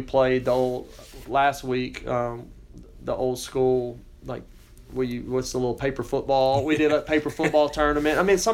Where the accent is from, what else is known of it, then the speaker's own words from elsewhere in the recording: Mississippi, United States; For those that don't know, you know, I grew up in Mississippi, grew up 2 hours south of here, and it was an opportunity to get back closer to home, closer to family